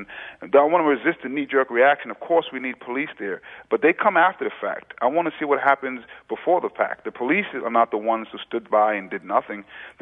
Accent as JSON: {"language": "English", "town": "New York City", "region": "New York", "country": "United States", "tie": "born or raised there", "said": "Again, I grew up in New York City, and unfortunately, these kind of things happened."}